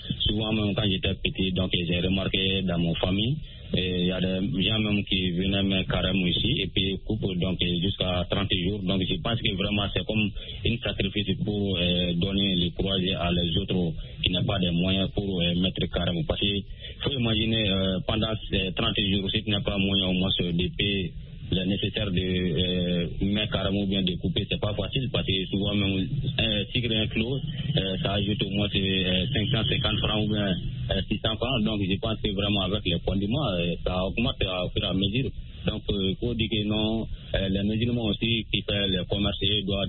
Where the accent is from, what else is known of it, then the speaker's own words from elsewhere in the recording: Sonikeni, Mali; toujours dans mon village natal à Sonikeni.